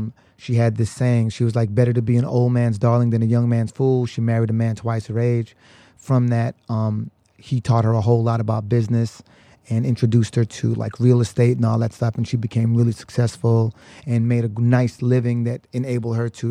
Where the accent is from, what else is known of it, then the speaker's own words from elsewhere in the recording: United States; born there; I'm born here, I'm fucking American